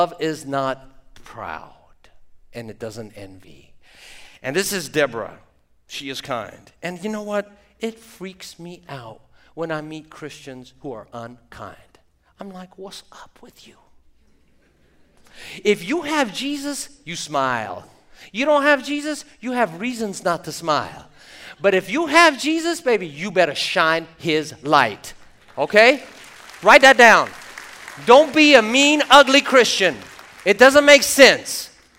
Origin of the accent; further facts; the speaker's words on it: Jerusalem, Jerusalem District, Israel; Believe it or not, I was born in Jerusalem in an Armenian community. I'm Armenian. And I lived on the Via Dolorosa. That was my address.